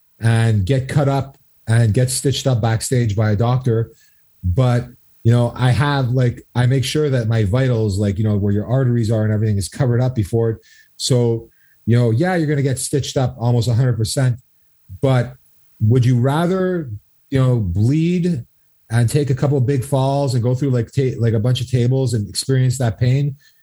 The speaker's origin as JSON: {"language": "English", "town": "Deux-Montagnes", "region": "Quebec", "country": "Canada", "said": "I mean, we're both from Two Mountains. So, you know, that, you know, Two Mountains is a skateboarding town."}